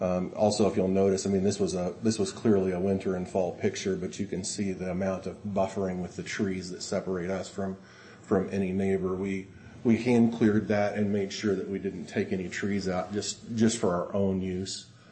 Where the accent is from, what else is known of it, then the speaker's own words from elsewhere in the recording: Omaha, Nebraska, United States; moved away as an adult; now in Branson, United States; You know, my family's from Boone County, Arkansas, and I grew up in Omaha.